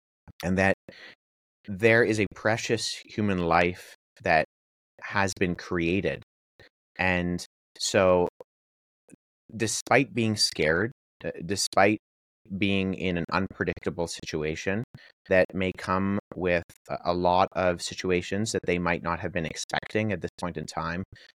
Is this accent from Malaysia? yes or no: no; Canada; I'm Canadian